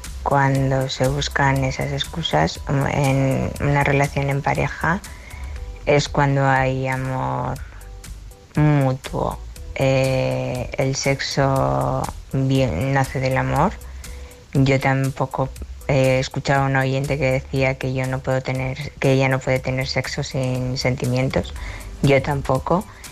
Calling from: Zaragoza, Aragon, Spain; soy de Zaragoza

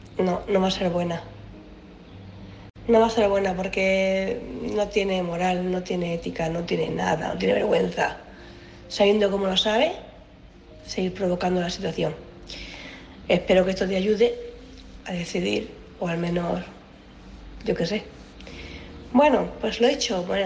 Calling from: Cartagena, Region of Murcia, Spain; de Cartagena y bueno

